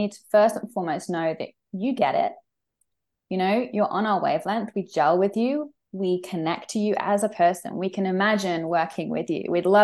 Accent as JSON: {"language": "English", "country": "United Kingdom", "said": "I have a really good sense of humor. I'm British."}